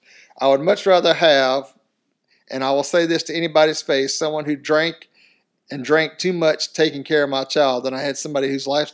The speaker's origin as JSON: {"language": "English", "region": "South Carolina", "country": "United States", "tie": "born or raised there", "lives_now": "Houston, United States", "said": "Maynard, I'm taking the gay this week since it's about my home state."}